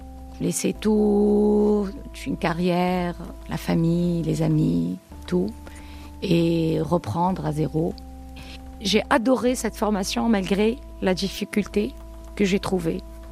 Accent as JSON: {"language": "French", "town": "Tunis", "region": "Tunis Governorate", "country": "Tunisia", "lives_now": "Canada", "said": "mariée, mère de deux enfants. Je suis originaire de la Tunisie. J'habite Tunis-Centre. Je suis venue au Canada la première fois en 2009."}